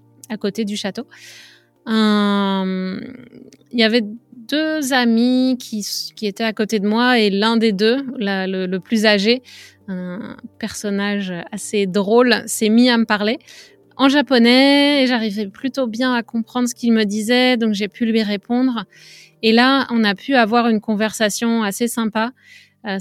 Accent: France; moved away as an adult; now in Canada; Je suis française et pour moi, le lunch, c'est un moment privilégié

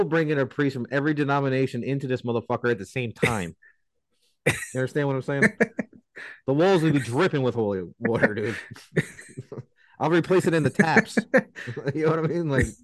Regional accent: New York, United States; We're from New York.

